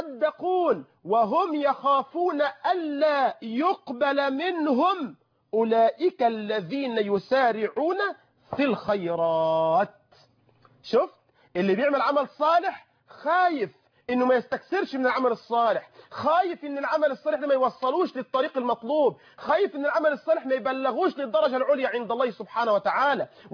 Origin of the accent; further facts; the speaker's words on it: Egypt; بلدنا مصر